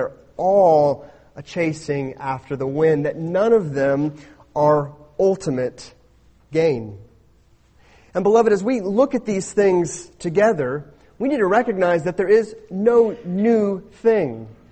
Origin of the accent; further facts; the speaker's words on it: United States; We as American people have much time for leisure, much time for frivolity.